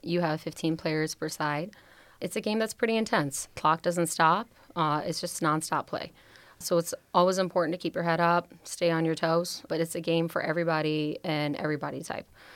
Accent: Ireland; now in Toledo, United States; I'm originally from Ireland, and I started playing rugby back home. When I moved to the States, I realized that rugby wasn't as big here as it was back home.

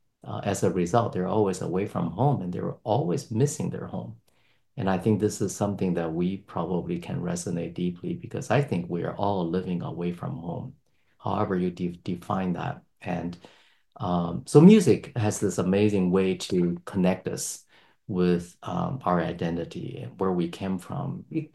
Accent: Beijing, China; English is a second language; when I was still a child, I was growing up in Beijing, and this is the last years of the Cultural Revolution.

